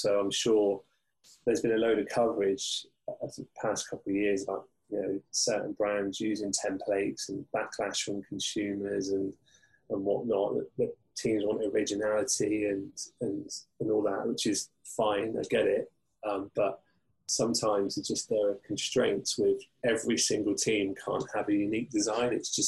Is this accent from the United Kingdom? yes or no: yes; England, United Kingdom; because we're English and we all lived, well, I did, lived through year in 96.